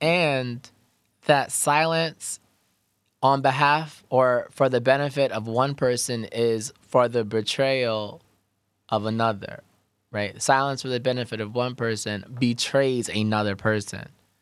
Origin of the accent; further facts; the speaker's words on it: Brooklyn, New York, United States; I'm from Brooklyn, right? So I'm a 90s baby